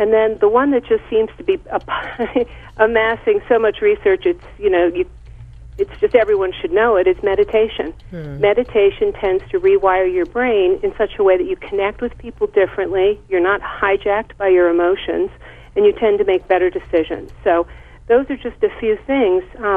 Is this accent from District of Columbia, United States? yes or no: yes; Washington, District of Columbia, United States; growing up in Washington, D.C., I had been pursuing all the wrong goals.